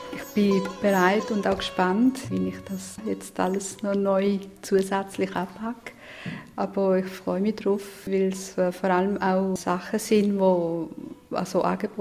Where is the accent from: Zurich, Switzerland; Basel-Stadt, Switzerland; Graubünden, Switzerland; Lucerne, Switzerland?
Basel-Stadt, Switzerland; Basel; also born or lived in Southern Italy; In meinem Leben bin ich mit 4 verschiedenen Kulturen konfrontiert worden. Also ich bin in Süditalien geboren, in Basel aufgewachsen.